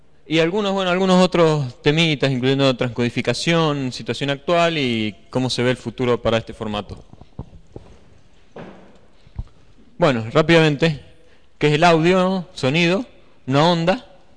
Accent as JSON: {"language": "Spanish", "region": "Mendoza", "country": "Argentina", "said": "vengo de Mendoza"}